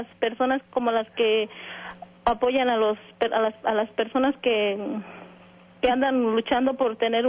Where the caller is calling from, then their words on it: Morelia, Michoacán, Mexico; De Morelia, de aquí de Cornelia.